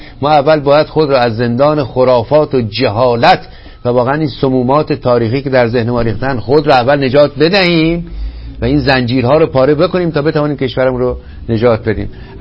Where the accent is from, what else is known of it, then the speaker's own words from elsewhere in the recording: Iran; بنده اینجا بنشینم به عنوان یک ایرانی بدانم یک ایرانی دیگر داره شکنجه میشه